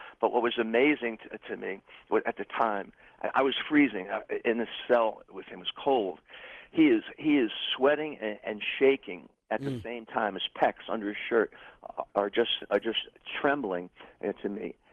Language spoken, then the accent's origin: English; New York, United States; I said, "Man," I said, "I was raised in New York. It's expensive."